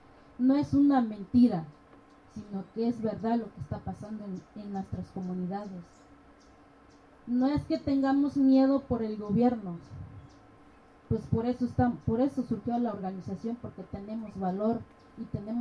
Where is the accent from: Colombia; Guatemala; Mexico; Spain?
Mexico; Barranca Guadalupe, Guerrero; first language Mepa; Spanish is a second language; que es municipio de Ayutla, mi comunidad es Barranca, Guadalupe. Yo hablo en MEPA.